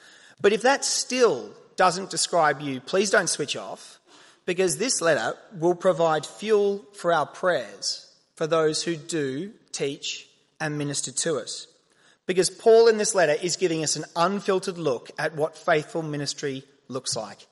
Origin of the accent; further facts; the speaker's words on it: Australia; moved away as an adult; now in United Kingdom; I am indeed Australian, although I have been living in the UK now for about 7 years and have married an English girl.